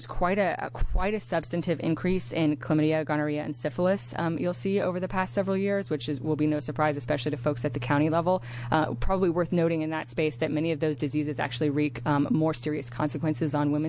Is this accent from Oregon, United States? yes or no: yes; Ashland, Oregon, United States; now in Portland, United States; and we know I'm from Southern Oregon. I was born and raised in Ashland, and now I live in Portland